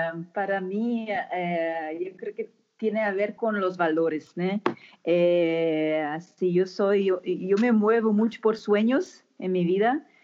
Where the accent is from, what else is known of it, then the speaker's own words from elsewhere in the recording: Germany; Spanish is a second language; also born or lived in Spain; now in Brazil; a mí me encanta España, soy alemana, ¿no? Hoy vivo en Brasil, pero viví 7 años en España